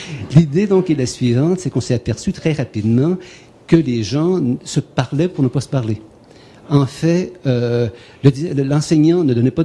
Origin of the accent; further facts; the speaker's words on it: Quebec, Canada; je viens du Canada, alors je raconte une anecdote et je viens du Canada.